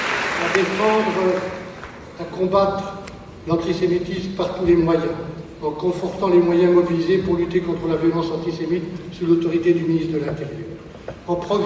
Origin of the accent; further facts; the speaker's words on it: France; ici chez nous en France, nous devons aussi regarder en face